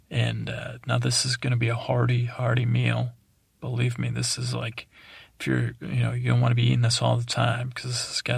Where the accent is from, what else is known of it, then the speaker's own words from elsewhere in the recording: East Coast, United States; And actually, I grew up on the East Coast.